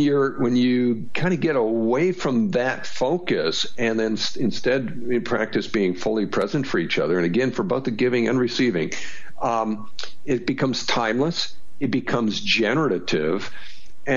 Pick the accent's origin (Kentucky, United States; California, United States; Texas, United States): California, United States; and I realize I'm from California, so that's to be expected